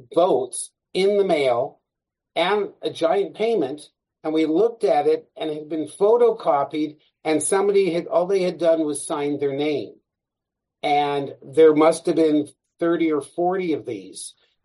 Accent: Canada; We're very Canadian

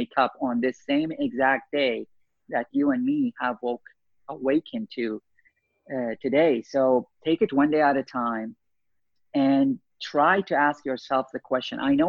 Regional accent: Baghdad, Baghdad Governorate, Iraq; I was born and raised in Baghdad, Iraq, in the middle of the Iraqi-Irani war. My first day of school when I was 5 and a half in Baghdad

